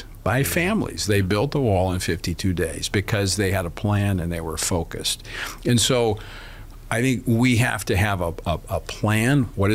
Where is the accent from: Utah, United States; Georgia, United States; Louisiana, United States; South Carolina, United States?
Louisiana, United States